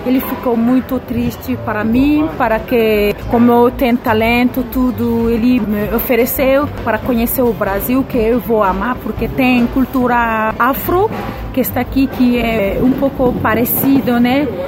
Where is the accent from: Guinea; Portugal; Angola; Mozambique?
Guinea; moved away as an adult; now in Brazil; Eu sou da Guiné-Conakry, África do Oeste.